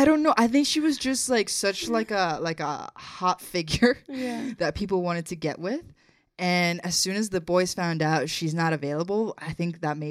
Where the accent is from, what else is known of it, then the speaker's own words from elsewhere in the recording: Colombia; We're both … We're both from Columbia.